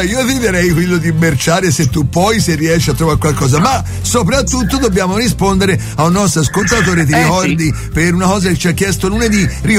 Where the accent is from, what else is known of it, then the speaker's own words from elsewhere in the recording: Tuscany, Italy; Ecco perché noi in Toscana, Mario, e veniamo su due, quindi dunque alle parole del nostro dialetto toscano